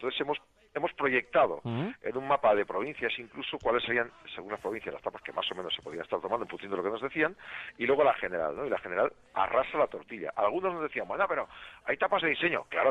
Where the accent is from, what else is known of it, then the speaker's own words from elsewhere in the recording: Burgos, Castile and León, Spain; O la morcilla en mi tierra, en Burgos.